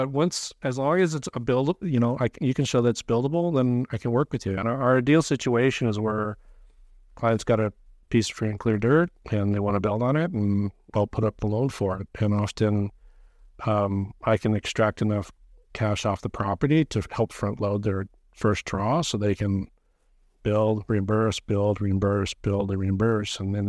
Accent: Hawaii, United States; I'm from Hawaii, so we'll do stuff in Hawaii.

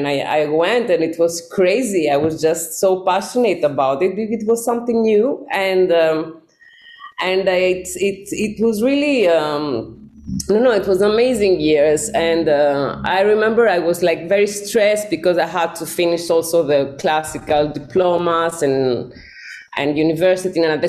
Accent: Greece; moved away as an adult; now in Paris, France; I'm from Greece.

